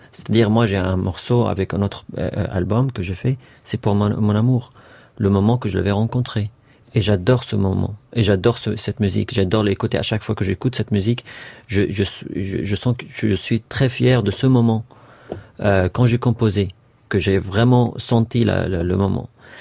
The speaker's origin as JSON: {"language": "French", "country": "Palestine", "said": "D'ailleurs, on vient de la Palestine avec grande fierté, ça c'est sûr."}